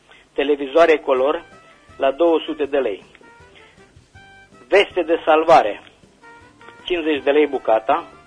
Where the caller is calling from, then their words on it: Reșița, Caraș-Severin, Romania; din Reșița și vreau să fac un anunț.